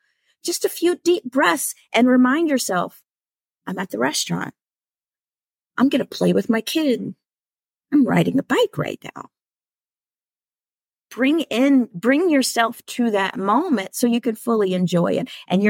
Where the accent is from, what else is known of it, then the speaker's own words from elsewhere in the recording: Texas, United States; And I grew up in Texas where no one talks about anything negative.